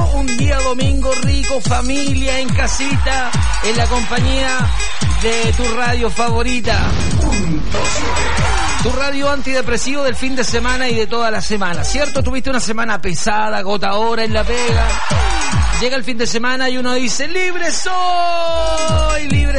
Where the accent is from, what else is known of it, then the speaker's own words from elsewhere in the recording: Santiago, Santiago Metropolitan Region, Chile; soy de Santiago.